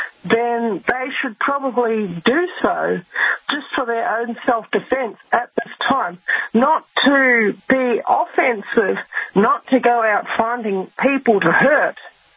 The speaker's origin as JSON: {"language": "English", "country": "New Zealand", "tie": "born or raised there", "lives_now": "Australia", "said": "They had Guy Fawkes when I was growing up in New Zealand as well. But here in Australia"}